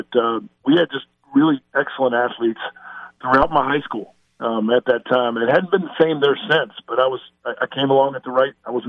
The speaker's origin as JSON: {"language": "English", "town": "Roanoke", "region": "Virginia", "country": "United States", "tie": "born or raised there", "said": "I grew up in Roanoke, Virginia, which is a long way from Irvine, but great place to grow up."}